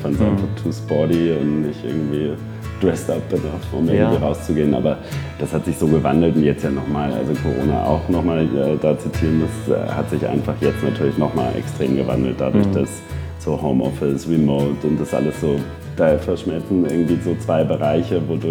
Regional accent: Hamburg, Germany; now in Munich, Germany; Ich bin aus Hamburg.

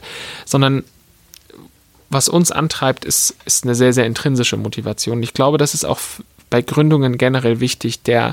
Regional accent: Munich, Bavaria, Germany; Als Münchner gibt es natürlich für mich nur eine Buchhandlung

